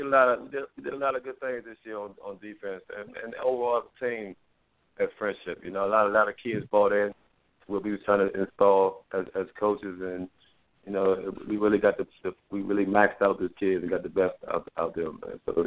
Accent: Washington, District of Columbia, United States; I'm a Washingtonian native. Man. I grew up around Lake Heights, Washington, D.C.

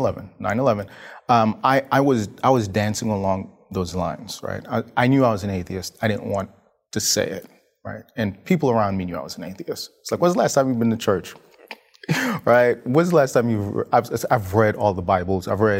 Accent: New York, United States; Growing up in New York, you have access to all kinds of religious literature and religious leaders

